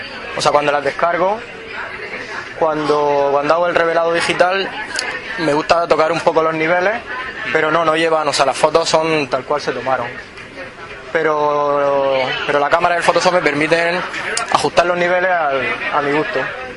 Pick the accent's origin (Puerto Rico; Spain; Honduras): Spain; Totana, Region of Murcia; de aquí de Totana